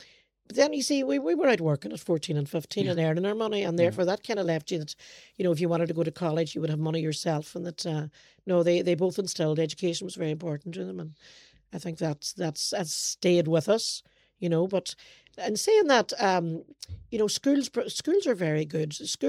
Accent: Letterkenny, Ulster, Ireland; So we had a great childhood growing up in Letterkenny.

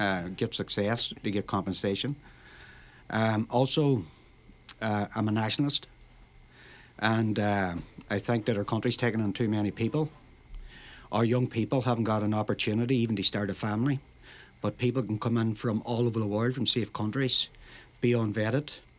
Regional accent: Strabane, Northern Ireland, United Kingdom; now in Letterkenny, Ireland; I'm originally from Strabane. I'm a window cleaner locally here in Letterkenny and Newton Conyngham and Carrigans, them areas. My family are from Carrigans and Portall.

